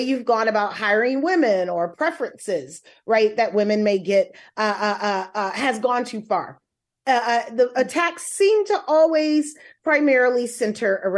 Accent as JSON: {"language": "English", "town": "Detroit", "region": "Michigan", "country": "United States", "tie": "born or raised there", "said": "schools in many areas like where I grew up in Detroit, Michigan, they were never forced to integrate"}